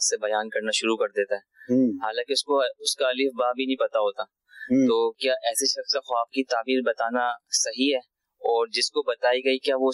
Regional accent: Karachi, Sindh, Pakistan; میں کراچی سے ہوں۔

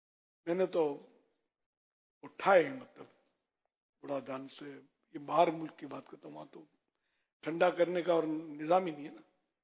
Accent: Pakistan; پاکستان یقین مانو بہت اچھا اسلام کا قلعہ ہے. میرے وطن عزیز کو اللہ پاک سلامت رکھے

